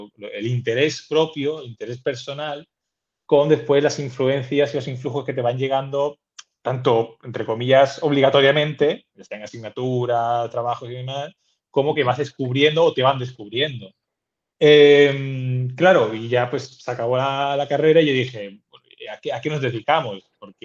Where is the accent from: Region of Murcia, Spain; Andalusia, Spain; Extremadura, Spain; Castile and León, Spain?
Andalusia, Spain; Seville; Y yo soy de Sevilla y sí que es verdad que.